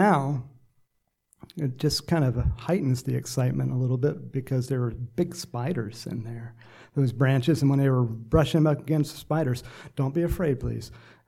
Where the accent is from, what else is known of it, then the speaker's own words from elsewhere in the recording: Texas, United States; born there; also born or lived in Georgia; now in California, United States; My wife doesn't like it when I say I'm born from Texas, but that's the way it is. And then we spent a little time in Georgia, and then we went back to Texas, and then my dad landed us in California.